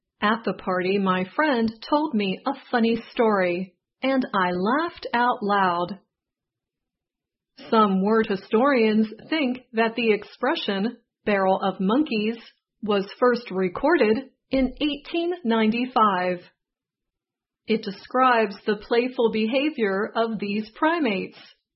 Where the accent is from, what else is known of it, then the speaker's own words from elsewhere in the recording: West Virginia, United States; Where I grew up in West Virginia, people might call something really fun a hoot.